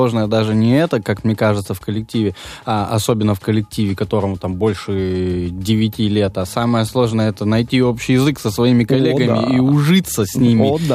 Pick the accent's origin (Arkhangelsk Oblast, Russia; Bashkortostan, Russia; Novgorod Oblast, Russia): Novgorod Oblast, Russia; Veliky Novgorod; а я из Великого Новгорода, и туда не так удобно